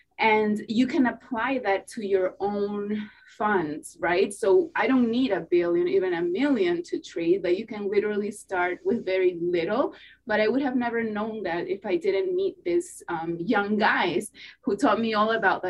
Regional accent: Peru; now in New York, United States; I'm originally from Peru.

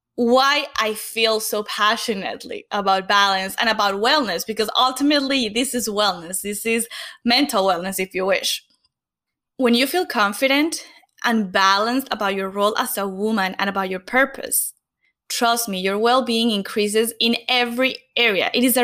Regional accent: Venezuela; moved away as an adult; now in United States; I immigrated to the US from Venezuela right after college with $400 in my bank account and no concrete plan.

